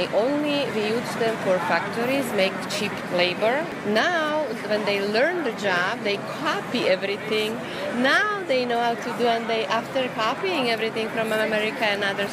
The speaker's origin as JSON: {"language": "English", "region": "Prague", "country": "Czechia", "second_language": "English", "moved": "as an adult", "lives_now": "United States", "said": "Czechoslovakia."}